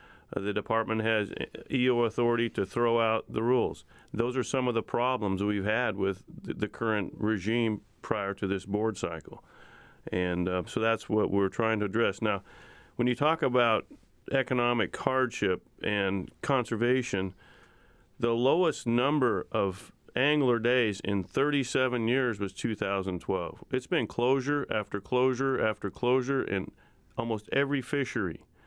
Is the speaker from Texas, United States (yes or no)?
no; Alaska, United States; We're hearing from Alaskans. As Alaskans, we come together, and that's why we formed our state.